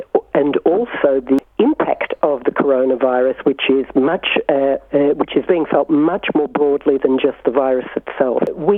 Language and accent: English; Melbourne, Victoria, Australia; born there; I was born in Melbourne in 1961, a couple of years after my parents arrived here as immigrants in 1958 from the former Yugoslavia.